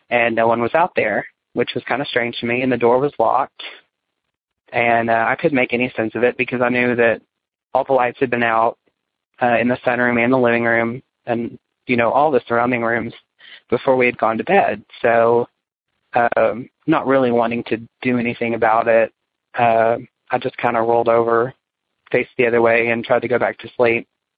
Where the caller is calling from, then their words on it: Little Rock, Arkansas, United States; I am from Little Rock, Arkansas.